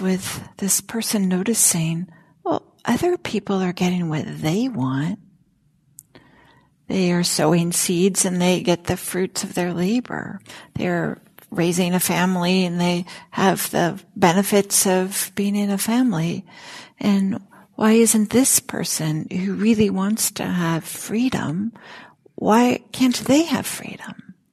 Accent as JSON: {"language": "English", "region": "California", "country": "United States", "said": "just being a Californian, right? Here in the Bay Area, I don't see snow that often."}